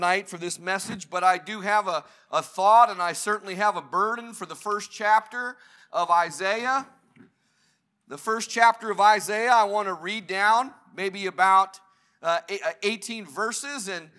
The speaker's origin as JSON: {"language": "English", "region": "Ohio", "country": "United States", "said": "He saved me at 10 years old up in Ohio, where I'm from, at an old-fashioned altar bench like this. I'm from Ohio, but my roots are in Macon County."}